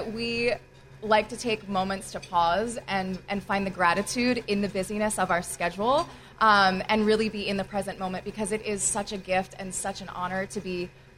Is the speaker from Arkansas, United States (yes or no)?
no; Baltimore, Maryland, United States; now in New York, United States; I came up from Baltimore.